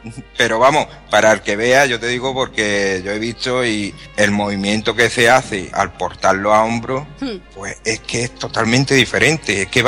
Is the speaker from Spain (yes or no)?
yes; Málaga, Andalusia, Spain; para mí como malagueño, ¿no?